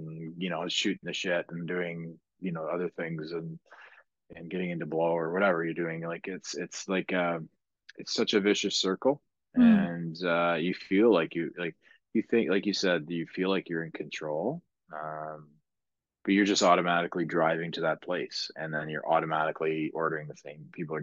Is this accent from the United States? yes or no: no; Ireland; I was being very Irish, and which I am, by the way.